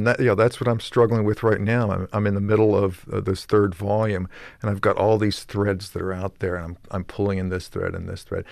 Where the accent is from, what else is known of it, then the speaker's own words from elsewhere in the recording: Bethesda, Maryland, United States; I grew up in Bethesda, Maryland, outside of Washington, D.C.